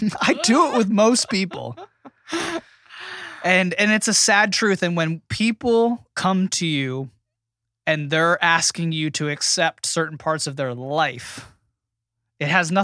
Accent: United States; I don't have to because I'm an American right. man.

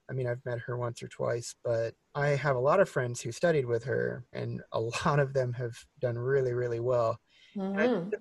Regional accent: Las Vegas, Nevada, United States; I guess growing up in Vegas also, but I've heard everything, you know.

